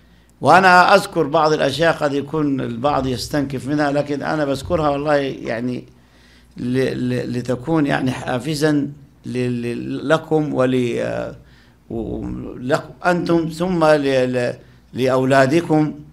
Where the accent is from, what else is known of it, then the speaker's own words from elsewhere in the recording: Sohag Governorate, Egypt; خاصة عندنا من الجنوب، جنوب الصعيد يعرفونها، هذه مركز البري، أنا محافظة سوهاج